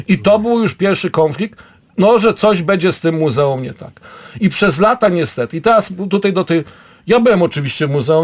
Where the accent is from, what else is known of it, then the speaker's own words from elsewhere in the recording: Gdańsk, Pomeranian Voivodeship, Poland; wiemy, bo jesteśmy z Gdańska